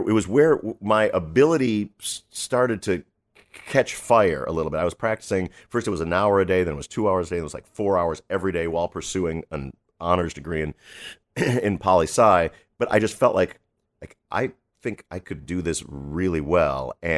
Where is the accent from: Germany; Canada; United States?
United States; New York City, New York; born there; And that's why I was born in New York City.